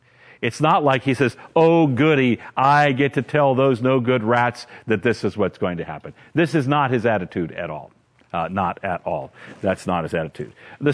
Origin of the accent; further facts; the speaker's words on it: Washington, District of Columbia, United States; my hometown, Washington, D.C., was going to be utterly wiped off the map